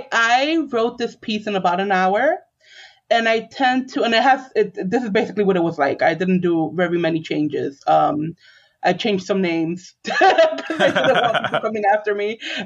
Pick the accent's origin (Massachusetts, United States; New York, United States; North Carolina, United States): New York, United States; New York City; I grew up in the South Bronx, right at the tail end of the Bronx's burning era, and this is just how I grew up